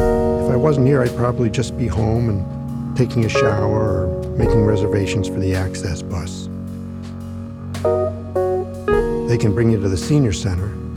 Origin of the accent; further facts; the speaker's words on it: Texas, United States; I grew up in Texas.